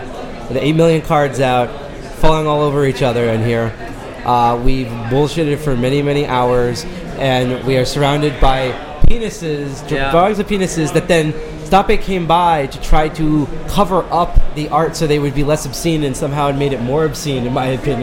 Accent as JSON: {"language": "English", "country": "United States", "tie": "born or raised there", "said": "I've grown up born and raised in America."}